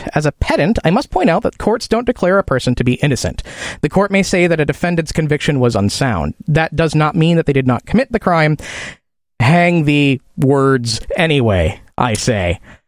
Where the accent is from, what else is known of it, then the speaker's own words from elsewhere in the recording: Illinois, United States; I'm from Illinois, and while I was growing up, these things called DNA evidence and DNA tests started happening